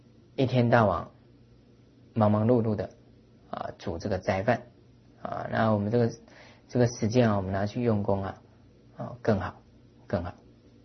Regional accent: Taiwan; 他晓得我们是台湾来的啊

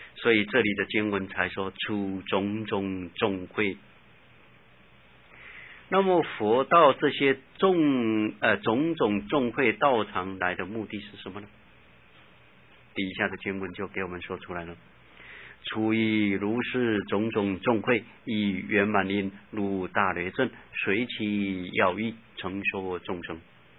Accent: China; 这种观念跟我们中国人所说的不孝有三，无后为大，这种观念差不多。

